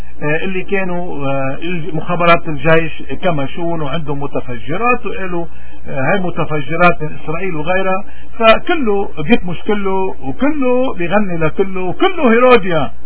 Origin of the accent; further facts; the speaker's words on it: Lebanon; نحن مش لبنانيين، لوين تركينا؟